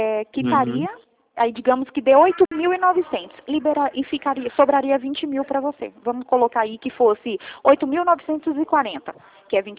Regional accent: Northeast Region, Brazil; porque eu sou nordestina

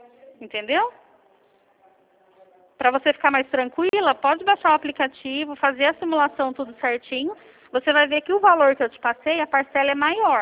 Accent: Campinas, São Paulo, Brazil; eu sou de Campinas também

